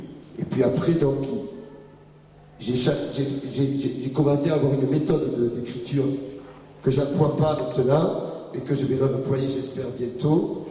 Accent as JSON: {"language": "French", "town": "Sète", "region": "Occitanie", "country": "France", "said": "la ville d'où je viens, en dehors de Lyon évidemment, Sète, donc c'est une ville qui a été créée par des Français mais très proches de l'Espagne"}